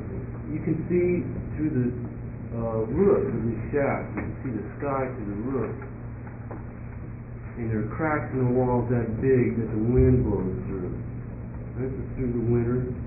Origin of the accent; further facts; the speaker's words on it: Eugene, Oregon, United States; I'm from Eugene. I'm unemployed right now.